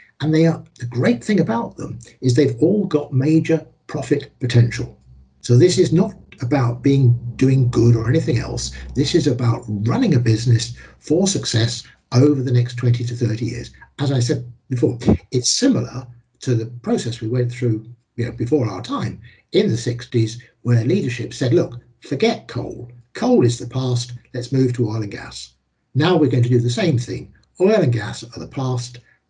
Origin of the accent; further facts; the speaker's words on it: Teesside, North East England, United Kingdom; also born or lived in Houston, United States; You know, I grew up in Teesside, I grew up in Houston.